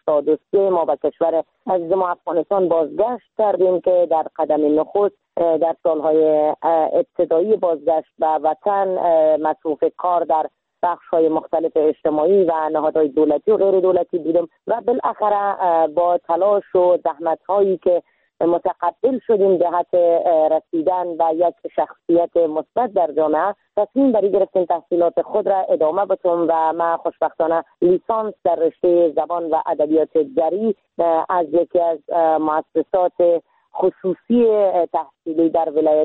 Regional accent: Iran; moved away as an adult; now in Afghanistan; من در سال 1364 در کشور ایران به دنیا آمدم

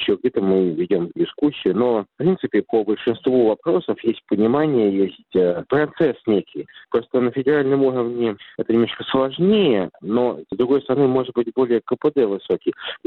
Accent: Saint Petersburg, Russia; я вырос в Петербурге, я родился на Гончарной улице.

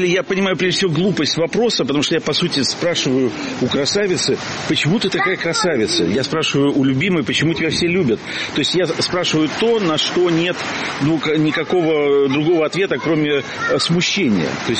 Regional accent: Lviv, Lviv Oblast, Ukraine; born there; Ну, окей, вот я сам родился во Львове

